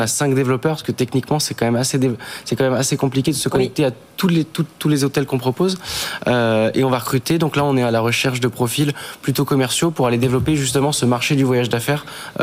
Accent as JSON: {"language": "French", "town": "Lyon", "region": "Auvergne-Rhône-Alpes", "country": "France", "said": "Nous, on est lyonnais, on est aussi du Beaujolais, donc on a un très fort ancrage local."}